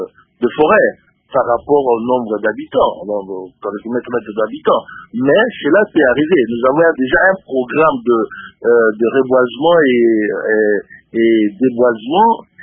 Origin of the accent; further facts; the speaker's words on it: Ecuador; French is a second language; Je crois que le problème de forêt est très important, même chez nous à l'Équateur.